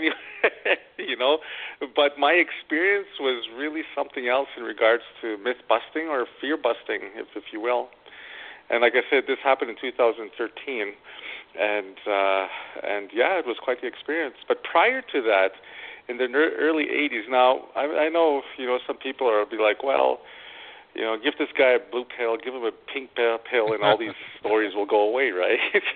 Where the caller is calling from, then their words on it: Lethbridge, Alberta, Canada; I'm calling from Lethbridge, Alberta, Canada.